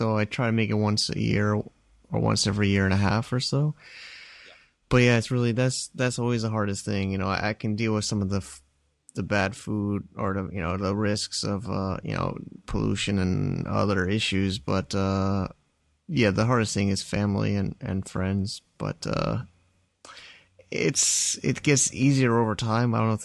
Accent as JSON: {"language": "English", "region": "Connecticut", "country": "United States", "tie": "born or raised there", "said": "So, yeah, like I was born and raised in Northeast in Connecticut, you know, but my parents retired to Florida."}